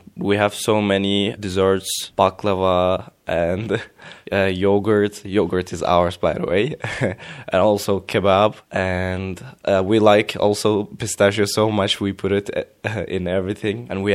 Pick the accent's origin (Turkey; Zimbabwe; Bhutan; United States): Turkey; English is a second language; I come from Turkey.